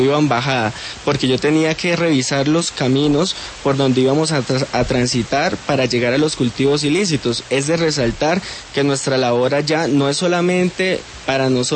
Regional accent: Bucaramanga, Santander, Colombia; soy un joven de 23 años, soy de Bucaramanga, nací en Bucaramanga, vivo en Girón.

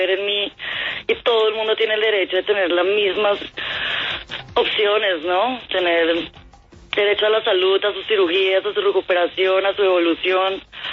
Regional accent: Colombia; todos somos colombianos

